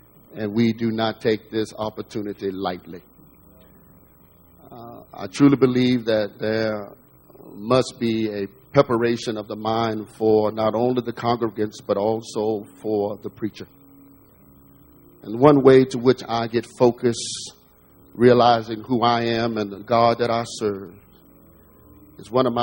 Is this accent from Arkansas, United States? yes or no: yes; Arkansas, United States; I am a preacher from Arkansas, and I don't know any way to preach but to be country. So if I don't seem to be dignified, you realize I just come from Arkansas, and I don't know no better.